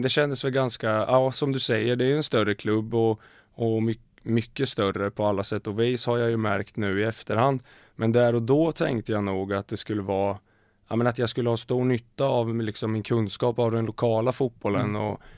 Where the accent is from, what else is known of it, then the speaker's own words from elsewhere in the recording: Grebo, Östergötland, Sweden; also born or lived in Malmö; Alltså jag är uppvuxen i Grebo och började där som knatte.